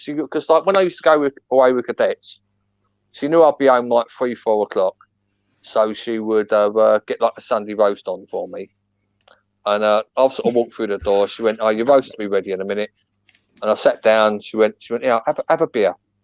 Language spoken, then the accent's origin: English; Ilford, London, United Kingdom; because I was brought up in Ilford.